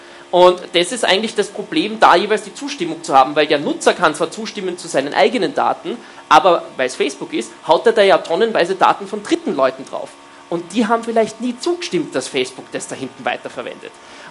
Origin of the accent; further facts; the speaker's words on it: Vienna, Austria; als Wiener Version des Wutbürgers haben wir dann beschlossen, da machen wir was.